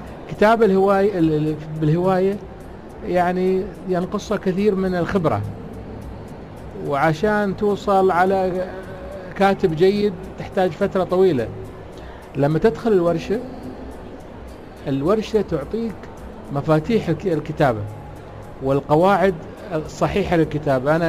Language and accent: Arabic; United Arab Emirates